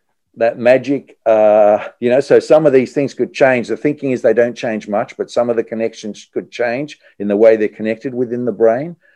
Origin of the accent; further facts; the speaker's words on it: Melbourne, Victoria, Australia; also born or lived in Japan / Thailand / Singapore; now in Sydney, Australia; I live in Sydney. I have lived in Melbourne. I grew up in Melbourne, but I've lived in Sydney most of my adult life when I was in Australia. But don't forget, I left Sydney in 1984 and came back to Australia in 2008.